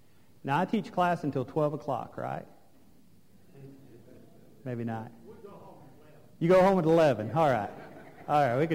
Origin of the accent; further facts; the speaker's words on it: Odessa, Texas, United States; When I go back to my old home place, I grew up in Odessa, Texas.